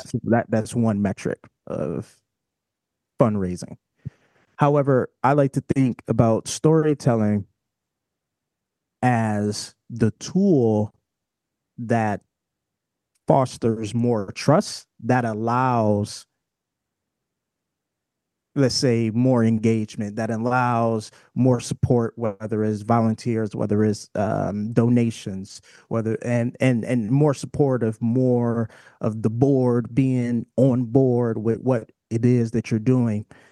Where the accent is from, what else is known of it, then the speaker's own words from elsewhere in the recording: Detroit, Michigan, United States; moved away as an adult; now in Minnesota, United States; Yeah, so I'm originally from Detroit, moved to Minnesota for college.